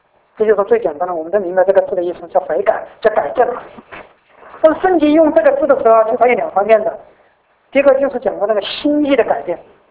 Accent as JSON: {"language": "Chinese", "region": "Sichuan", "country": "China", "accent": "Sichuanese", "said": "就我们四川话一句话很实的一句话"}